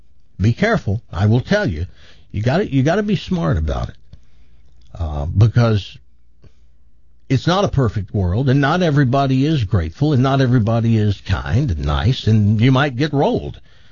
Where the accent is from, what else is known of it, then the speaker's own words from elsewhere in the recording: the South, United States; Yet we started talking about how we grew up in the South, and it was incredible, the similarities.